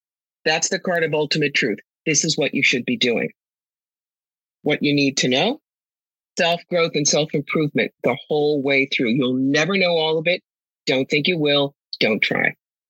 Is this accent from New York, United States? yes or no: yes; New York, United States; Oh, please. I'm from New York.